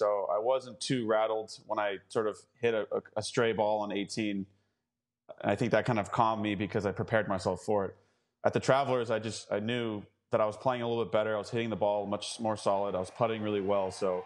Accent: United States; You know, being an American, growing up and playing Parkland golf

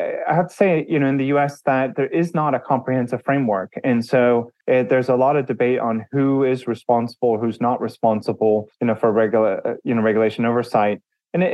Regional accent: United States; I'm an American. I grew up in the US. I live in Texas

